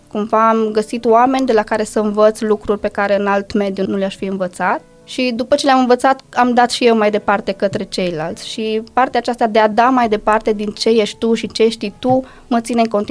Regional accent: Arad, Arad County, Romania; Să știi că m-am născut și am crescut în Arad, în 1987

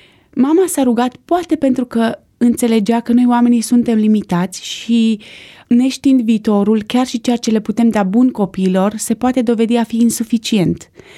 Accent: Arad, Arad County, Romania; born there; Mă întorc însă la primii ani din viață, spuneam că m-am născut în Arad, sunt singură la părinți.

